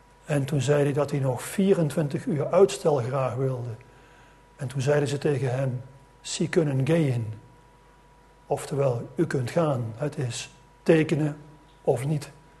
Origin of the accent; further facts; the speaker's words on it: Lent, Gelderland, Netherlands; Ik ben van 51 en ik kom uit Lent bij Nijmegen. Dat is een klein dorpje. Tegenwoordig is het gemeente Nijmegen, net over de Waal.